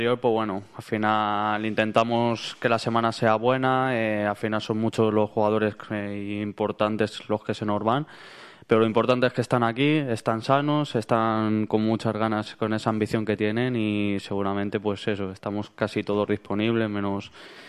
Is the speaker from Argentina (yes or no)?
no; Spain; yo como español he visto más a nuestra selección